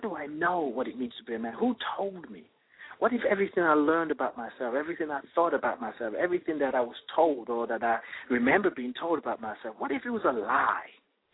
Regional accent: Nigeria; now in United Kingdom; I grew up in Nigeria, and there's a certain way you speak to an adult.

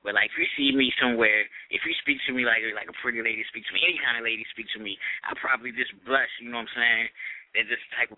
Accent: Maryland, United States; I'm from Maryland, you know what I'm saying? Like, a lot of people, they were like, well, you sound country

